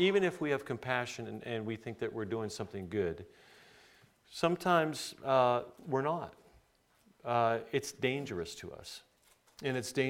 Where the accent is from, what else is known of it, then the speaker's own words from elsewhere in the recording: San Diego, California, United States; Yeah, born and raised in San Diego. I love San Diego.